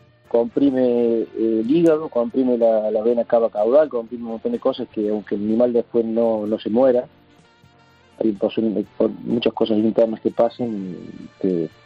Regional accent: Argentina; now in A Coruña, Spain; soy argentino. Hace 7 años que vivo aquí en España, pero luego ya soy como si fuese aquí.

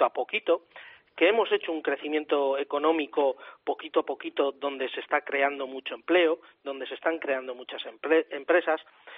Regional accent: Spain

